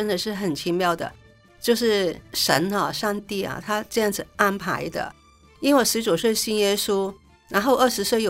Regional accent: Hong Kong; 我也是香港人，我19岁的时候信耶稣，我20岁的时候认识刘牧师的。

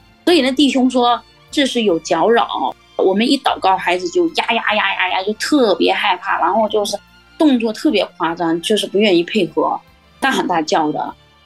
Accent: Jiangxi, China; 因为我们是南方人，江西人嘛，但北京呢离我们将近2000公里啊

